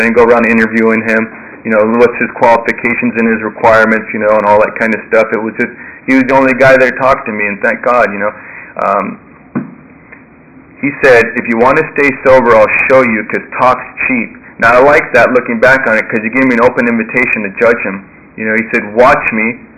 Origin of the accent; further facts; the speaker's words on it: Santa Monica, California, United States; I grew up in Santa Monica